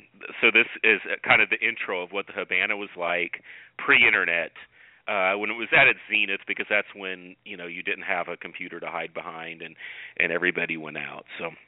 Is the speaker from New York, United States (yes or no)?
no; Tulsa, Oklahoma, United States; I grew up in Tulsa, and there was a gay park.